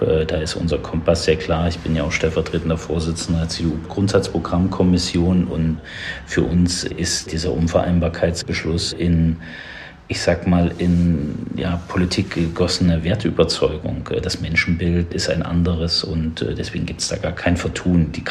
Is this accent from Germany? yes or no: yes; Thuringia, Germany; Ich bin Thüringer